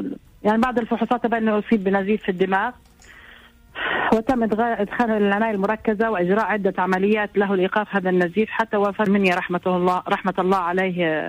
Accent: Saudi Arabia; انا بنت السعودية وانولدت هناك والوالد له 50 سنة هناك بالسعودية

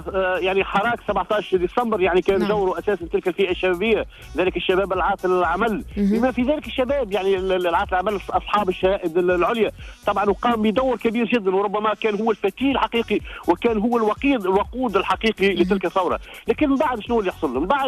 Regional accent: Tunisia; بالنسبة لنا كتونسيين

